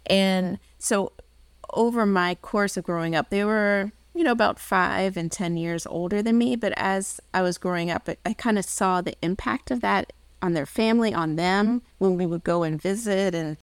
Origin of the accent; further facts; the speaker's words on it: Maryland, United States; I'm from Maryland, a rural part of Maryland, but had kind of hung around D.C. in my college years.